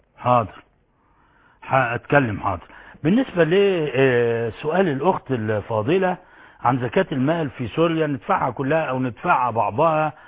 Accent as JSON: {"language": "Arabic", "country": "Egypt"}